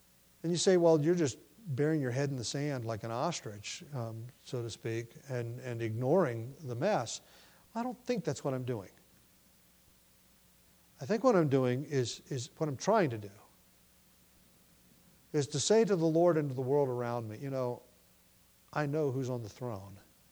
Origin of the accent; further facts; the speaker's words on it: United States; Yes, I'm an American citizen and ought to do what I can as an American to promote the America I grew up